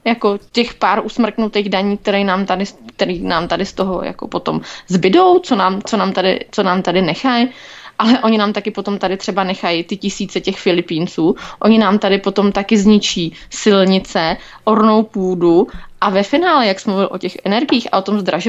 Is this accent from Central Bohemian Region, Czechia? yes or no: yes; Mladá Boleslav, Central Bohemian Region, Czechia; protože já pocházím z Mladé Boleslavy, to už jsem tady asi párkrát zmiňovala, a my to tam máme každý den.